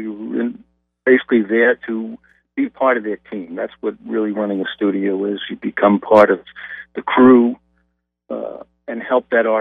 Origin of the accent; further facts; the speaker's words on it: New York, United States; now in Florida, United States; But, I mean, I'm a New Yorker. It's in my blood. I don't think I'll ever get that out.